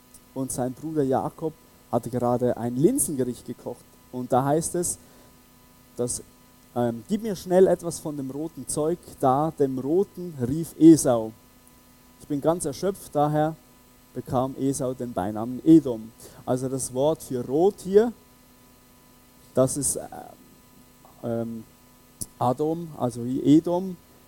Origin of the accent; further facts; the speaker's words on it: Switzerland; ich selber, ich bin Schweizer und ich habe eine Deutsche geheiratet